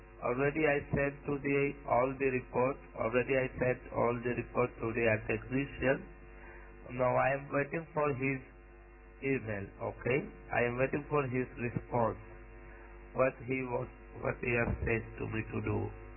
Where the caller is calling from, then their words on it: Melbourne, Victoria, Australia; We are from St. Melbourne. Okay, Victoria. Melbourne, Victoria City.